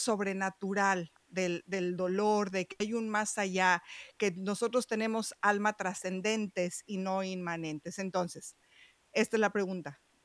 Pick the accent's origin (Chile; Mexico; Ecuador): Mexico; tú y yo, que somos de México